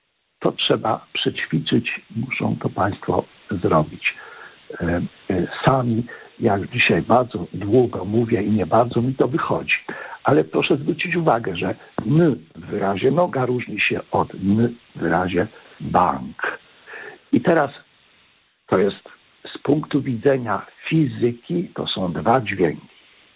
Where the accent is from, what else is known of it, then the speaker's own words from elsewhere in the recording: Silesian Voivodeship, Poland; moja ojcowizna, moja rodzinna wieś jest, dzisiaj mówią na Śląsku